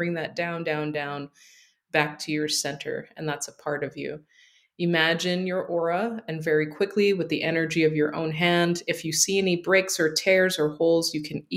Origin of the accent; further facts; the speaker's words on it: Hawaii, United States; accent: Hawaiian Pidgin; I was born and raised in Hawaii. So let's just say that I've left a lot of things, left a culture that was familiar to me for, you know, the more understood American culture. And I let go of my Hawaiian pidgin